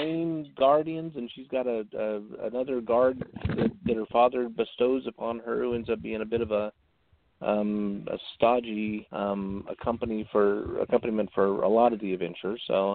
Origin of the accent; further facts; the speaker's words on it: Mississippi, United States; And I grew up in Mississippi, so I have known plenty of models for this particular character.